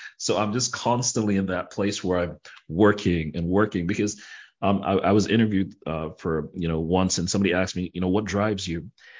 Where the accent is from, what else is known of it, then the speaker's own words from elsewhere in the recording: Nigeria; now in United States; I'm Nigerian, you know, I'm from Africa, moved to the States. Nine months now. Fully resident here now.